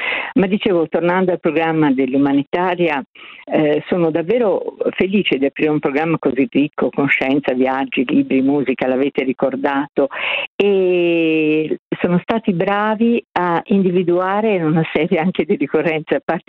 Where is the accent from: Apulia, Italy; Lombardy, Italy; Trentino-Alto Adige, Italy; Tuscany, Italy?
Tuscany, Italy; Io sono toscana e nelle campagne toscane io ricordo benissimo i contadini dei nonni